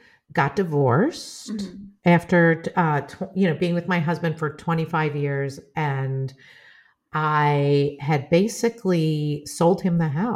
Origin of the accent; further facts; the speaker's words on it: United States; as an American, you can 90-day hop from country to, like, you can 90-day hop.